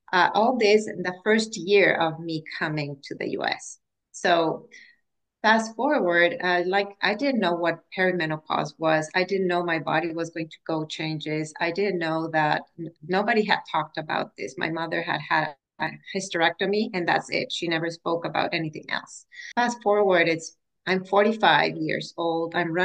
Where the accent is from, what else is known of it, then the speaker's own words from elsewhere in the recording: Mexico; moved away as an adult; now in United States; I am originally from Mexico, and I came to live to the U.S. when I was 40